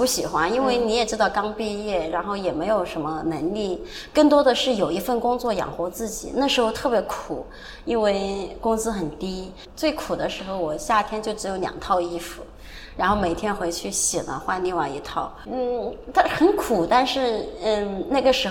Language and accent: Chinese; China; 我们中国人，比如说第一次见到一个人，我们可能会说哇，你很漂亮。